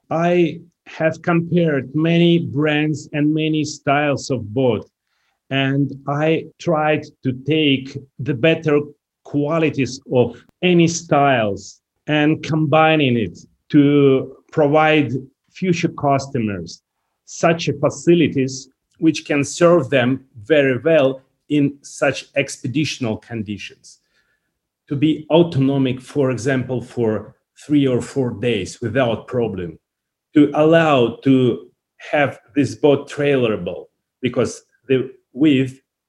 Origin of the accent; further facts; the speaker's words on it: Saint Petersburg, Russia; Yes, I'm origin from Russia. I was born and raised in St. Petersburg, this city called North Venice, you know.